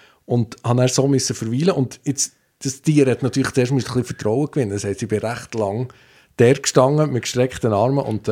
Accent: Switzerland; als Schweizer

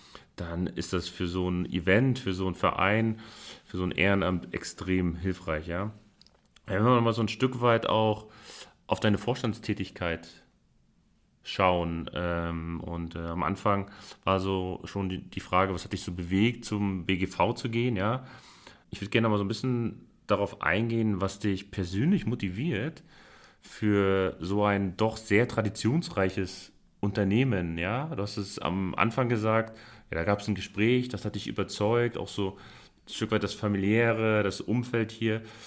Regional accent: Northern Germany, Germany; jetzt komme ich ja aus dem Norden von Deutschland

